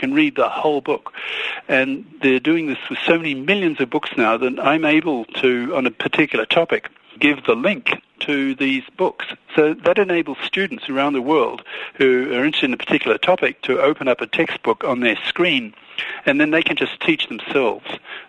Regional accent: Australia; I've lived in 7 countries, so I'll just quickly go through the list. I grew up in Australia.

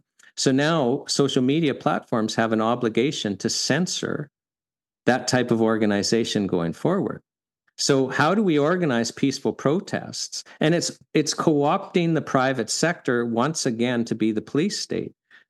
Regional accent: Canada; And I mean, I as a Canadian

